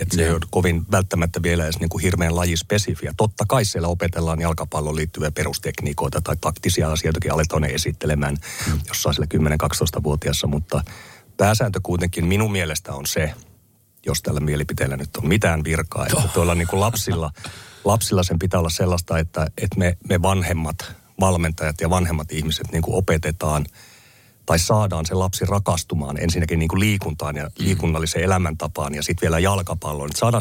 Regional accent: Oulu, North Ostrobothnia, Finland; kun mä olin nuori lapsi tai nuori Oulussa aikoinaan

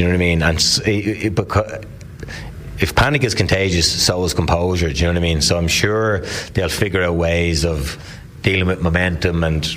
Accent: Ireland; just as an Irish man who just loves Katie Taylor

